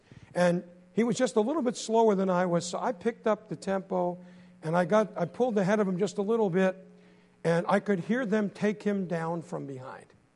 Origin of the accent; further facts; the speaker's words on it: Brooklyn, New York, United States; Now, you got to I don't talk like a New Yorker no more. But I was raised in Brooklyn, all right?